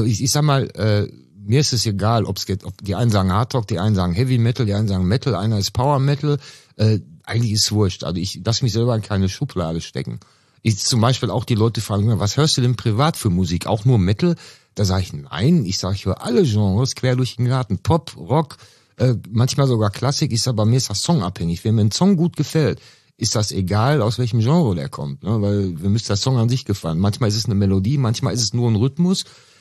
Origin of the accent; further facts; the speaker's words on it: Germany; Ne, also es gibt ganz viele, die wirklich denken, wir wären, was weiß ich, aus Südtimbuktu oder so, aber das stimmt gar nicht. Wir sind ja auch Deu